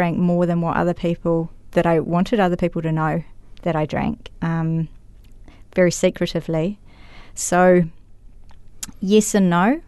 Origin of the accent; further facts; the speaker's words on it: Christchurch, Canterbury, New Zealand; I'm from Christchurch, born and bred.